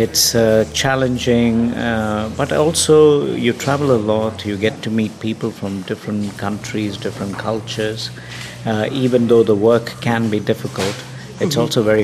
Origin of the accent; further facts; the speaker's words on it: India; So I'm a doctor from India.